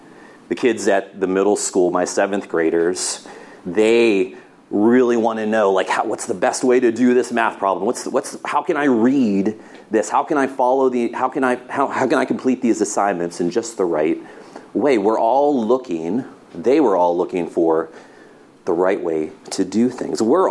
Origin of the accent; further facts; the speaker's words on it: Grove City, Pennsylvania, United States; I'm from Western Pennsylvania, just an hour south of here and from Grove City